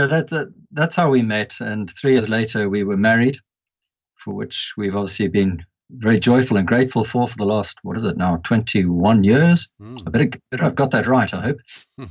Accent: Zimbabwe; Both my parents landed up in Rhodesia, and hence I carry the accent I do. I was born and brought up in Rhodesia, now Zimbabwe.

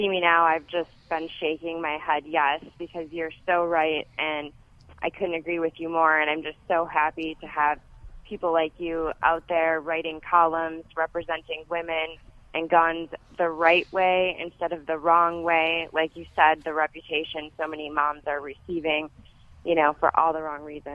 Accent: Wisconsin, United States; Yeah, I grew up in Wisconsin. You know, my parents were hunters

